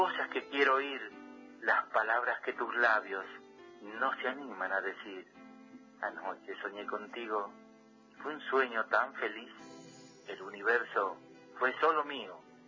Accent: El Carmen, Jujuy, Argentina; Soy de la ciudad del Carmen

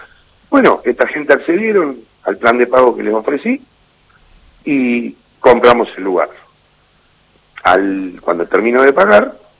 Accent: La Ferrere, Buenos Aires Province, Argentina; also born or lived in Catamarca; yo me crié, yo vengo de Catamarca, me crié en La Ferrere.

